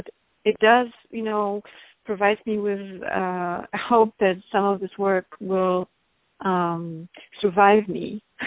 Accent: Warsaw, Masovian Voivodeship, Poland; English is a second language; in Warsaw or in other, you know, cities in where I am from Warsaw

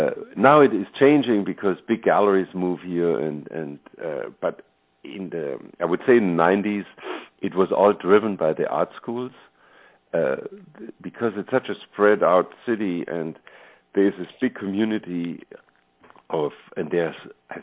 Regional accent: Germany; English is a second language; I come from Germany where, you know, basically tuition is free for everybody

